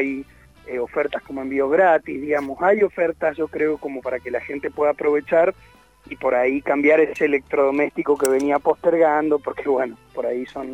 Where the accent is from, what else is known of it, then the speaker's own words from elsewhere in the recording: Argentina; primero como argentino